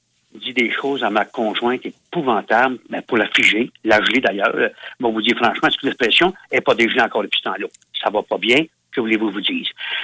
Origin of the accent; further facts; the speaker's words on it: Quebec, Canada; Chez nous, dans la Mauricie, il y en a 4-5 qui vont peut-être laisser.